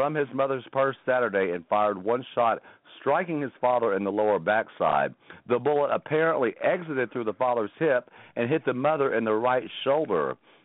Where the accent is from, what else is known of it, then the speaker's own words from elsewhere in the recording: Texas, United States; And, you know, as a Texan, anything south of 60 degrees, I'm sorry, I can't imagine.